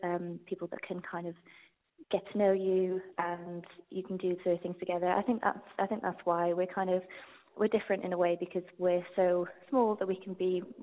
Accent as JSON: {"language": "English", "town": "Cardiff", "region": "Wales", "country": "United Kingdom", "lives_now": "London, United Kingdom", "said": "I'm from Cardiff, which is a lot smaller than London"}